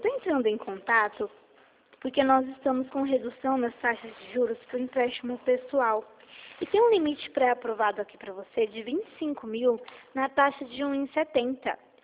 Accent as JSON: {"language": "Portuguese", "town": "Hortolândia", "region": "São Paulo", "country": "Brazil", "said": "Não, sou aqui de Hortolândia."}